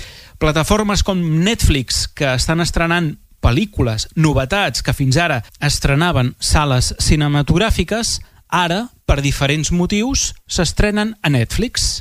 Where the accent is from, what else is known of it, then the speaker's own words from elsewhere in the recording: Girona, Catalonia, Spain; jo sóc de Girona, acostumava a anar als cinemes d'aquí Girona